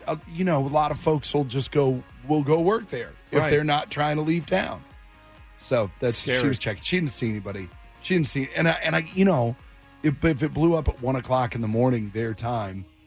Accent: Schertz, Texas, United States; People don't leave Schertz, Texas.

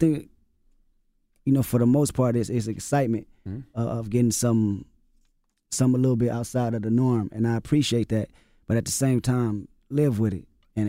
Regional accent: West Coast, United States; I'm actually from the West Coast and the aggression that we have in our music, I can't run from that.

